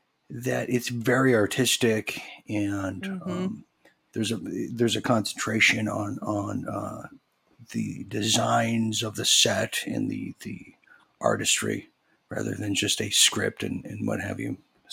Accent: Orange County, California, United States; And, you know, I'm from Orange County, so Disneyland was my backyard.

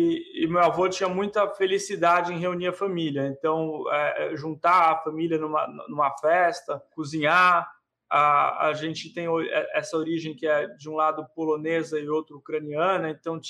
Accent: São Paulo, Brazil; E troquei São Paulo, que é minha cidade natal, que eu amo de paixão, por Nova York, porque eu achei que era mais plausível um menino de origem metade israelense, metade palestina

